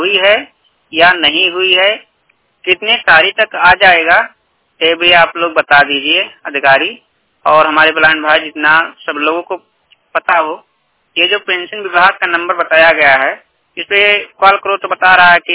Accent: Basti, Uttar Pradesh, India; मैं दोनों आंख का विकलांग हूँ और उत्तर प्रदेश मूल निवासी जिला बस्ती का रहने वाला हूँ और क्षेत्र अपना डाल देता हूँ, ग्राम रामनगर कठौतिया के निवासी हूँ मैं।

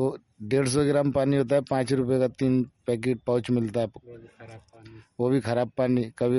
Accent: Bulandshahr, Uttar Pradesh, India; now in Delhi, India; हम तो रहने वाले थे, हम पीछे से बुलंदशहर के, यहाँ रहते हैं श्री राम कॉलोनी खजूरी में।

